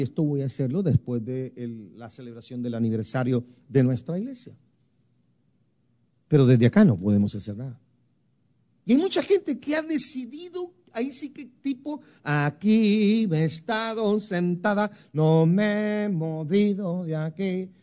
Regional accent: Guatemala; Guastatoya, El Progreso, en mi país, en Guatemala.

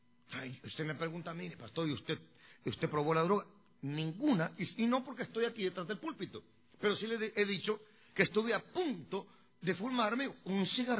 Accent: Guatemala; allá en mi pueblo, allá en Guatemala

